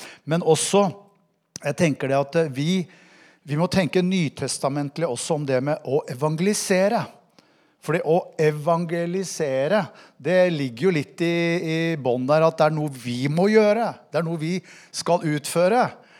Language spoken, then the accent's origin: Norwegian; Innlandet, Norway; Bare det å flytte fra Skedsmokorset opp hit til Åsgreina, det var kultursjokk. Egentlig ikke, fordi at jeg kom fra Hadeland.